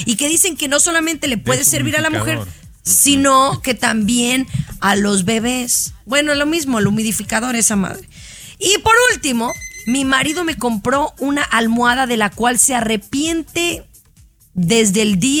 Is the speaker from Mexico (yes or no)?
yes; Mexico; soy mexicana, muy orgullosa.